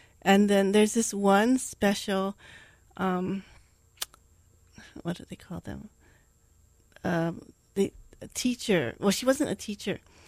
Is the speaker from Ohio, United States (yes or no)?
no; Hawaii, United States; I grew up on the island of Oahu. I'm an only child, an only grandchild, and an only niece on my mother's side. And then, so when I was young, we lived in Kaimuki. And then as I grew older, we moved to Moanalua Gardens.